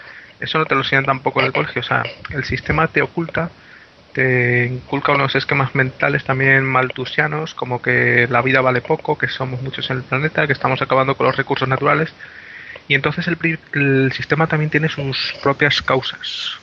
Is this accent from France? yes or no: no; Spain; hablo de España, que es el lugar, vamos, en mi país, es el lugar que conozco